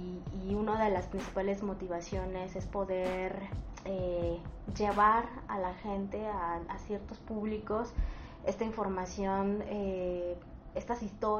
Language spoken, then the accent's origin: Spanish; Mexico City, Mexico; soy de la Ciudad de México